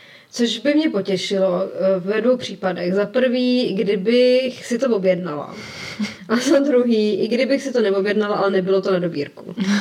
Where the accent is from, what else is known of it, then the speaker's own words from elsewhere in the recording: Prague, Czechia; já jsem nějaká paní z Prahy, která nemá objednaný balík.